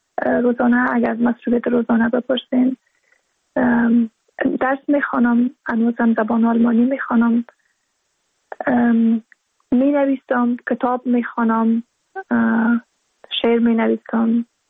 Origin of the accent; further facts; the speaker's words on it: Balkh, Afghanistan; زادگاه ما که زادگاه رابعه و مولانا است، یعنی بلخ، ما تقریبا 30 سال پیش در بلخ زاده شدم و اونجا در مدرسه رفتم، یکی از مدرسه های مزار شریف که نام گوهر خاتون بود.